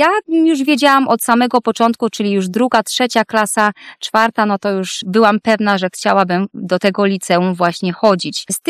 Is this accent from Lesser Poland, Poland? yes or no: yes; Libiąż, Lesser Poland, Poland; born there; na takiej trasie między Katowicami a Krakowem, niedaleko Chrzanowa. I właśnie, bo ja w Libiążu urodziłam się i dziadkowie też od strony mamy pochodzą z Libiąża, chociaż tutaj mama jest z Libiąża, natomiast dziadek pochodzi z Chrzanowa.